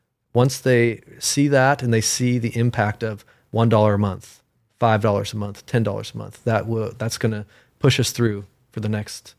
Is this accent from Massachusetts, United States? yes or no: no; Ridgefield, Washington, United States; now in Bellingham, United States; I am the executive director of Growing Veterans. And I'm from Ridgefield, Washington, so down south, and I've been in Bellingham since 2019.